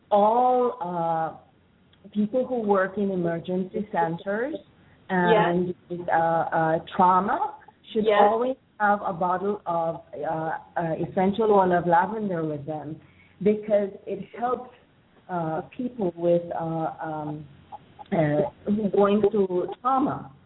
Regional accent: Jamaica; I'm from Jamaica, and in Jamaica, we don't have a CVS or a Walgreens on every corner of the street.

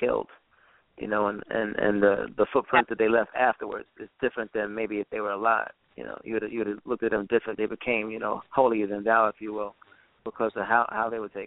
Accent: Brooklyn, New York, United States; also born or lived in Queens; You have Queens, where I later moved to, because you know I'm not just Brooklyn. I was born in Brooklyn, the beginning part of my life. Then I was in Queens.

